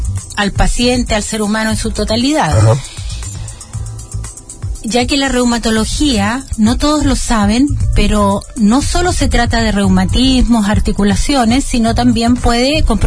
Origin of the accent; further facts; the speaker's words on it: Viña del Mar, Valparaíso, Chile; Provengo de Viña del Mar, nací en Viña del Mar, así que feliz porque esta es mi región.